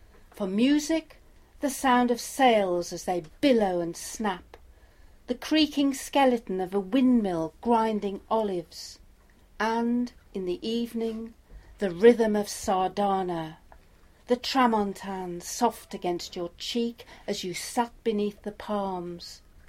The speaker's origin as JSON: {"language": "English", "region": "South East England", "country": "United Kingdom", "said": "I come from Hampshire."}